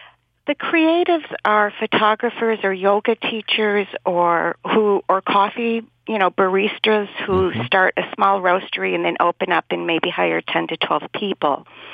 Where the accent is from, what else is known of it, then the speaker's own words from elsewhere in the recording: Midwest, United States; I'm from the Midwest. I speak kind of slow